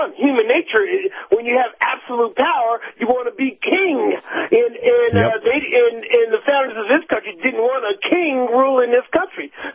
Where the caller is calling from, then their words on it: Denver, Colorado, United States; from Denver, Colorado.